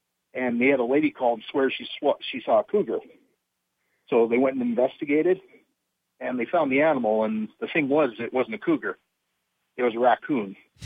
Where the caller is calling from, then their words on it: Canada; Hey, Brian … calling from Canada.